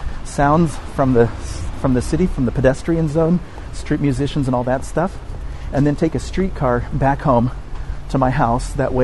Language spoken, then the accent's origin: English; United States; now in Austria; I grew up in the United States, but I've lived here in Austria for the past 28 years, and although I do get to the States regularly, this is home.